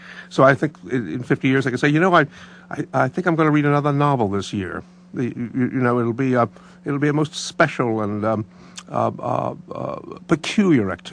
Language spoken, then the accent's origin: English; Brooklyn, New York, United States; born or raised there